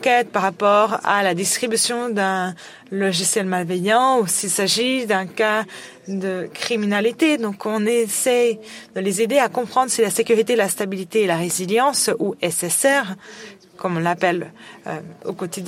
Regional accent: Nigeria; je viens du Nigeria.

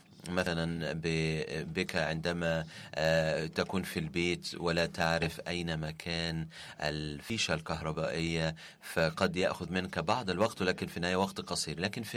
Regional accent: Lebanon; أهلا وسهلا، أنا من لبنان

